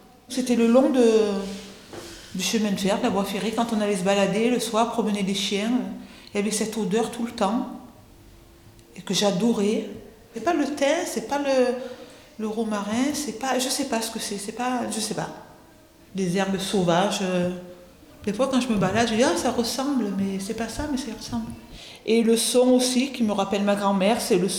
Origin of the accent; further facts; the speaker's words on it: Orange, Provence-Alpes-Côte d'Azur, France; born there; Je suis née à Orange, dans le Vaucluse.